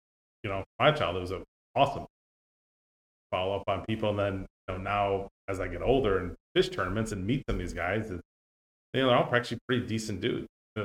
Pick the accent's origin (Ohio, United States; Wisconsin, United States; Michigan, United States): Wisconsin, United States; Berlin; I grew up in Berlin, just outside of Oshkosh.